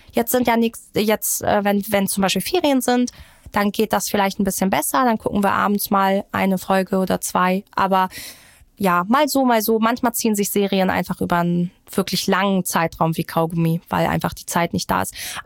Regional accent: Iran; als Iranerin

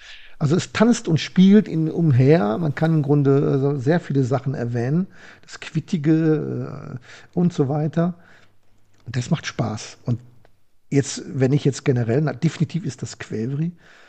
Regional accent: Bad Honnef, North Rhine-Westphalia, Germany; Ja, ich bin Rheinländer

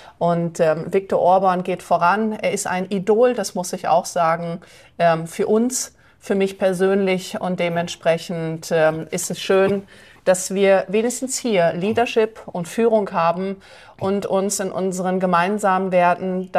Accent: Germany; meine vornehmliche Aufgabe ist, meine Heimat, die Bundesrepublik Deutschland, die ich liebe und der ich dienen möchte, wieder vom Kopf auf die Füße zu stellen

